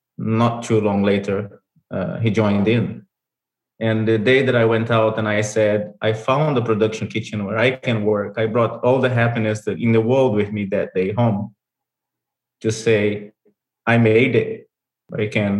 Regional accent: London, United Kingdom; I came from London.

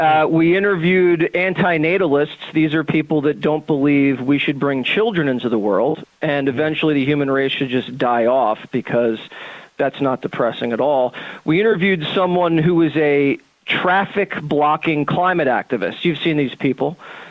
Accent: Philadelphia, Pennsylvania, United States; We're both Philly, and we're fanatics in our own special way.

